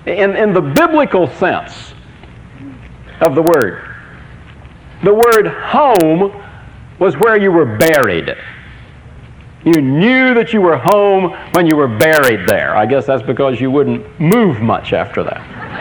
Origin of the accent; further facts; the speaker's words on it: Vero Beach, Florida, United States; also born or lived in Macon / Fort Worth; I grew up in Vero Beach, which for years was home for me. Spent 4 years in Macon, Georgia, going to school there.